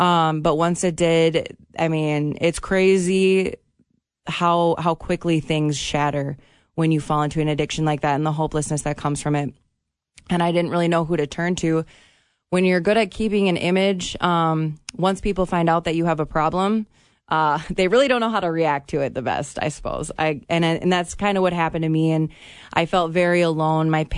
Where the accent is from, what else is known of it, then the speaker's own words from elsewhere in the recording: Fergus Falls, Minnesota, United States; So I grew up in Fergus Falls, actually, very little town.